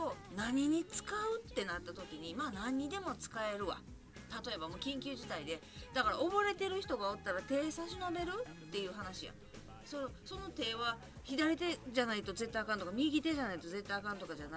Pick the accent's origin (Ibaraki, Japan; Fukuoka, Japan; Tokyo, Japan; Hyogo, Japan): Hyogo, Japan; 我が地元兵庫県500人超え。